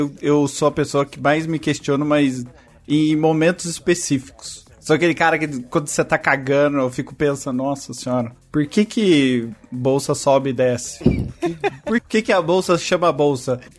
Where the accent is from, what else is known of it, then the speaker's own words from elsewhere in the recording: São Paulo, Brazil; Eu sou de São Paulo, São Paulo capital.